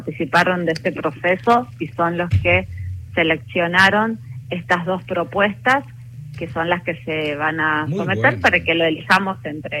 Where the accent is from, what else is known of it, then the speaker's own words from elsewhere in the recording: Argentina; la admiración del mundo por lo que somos nosotros los argentinos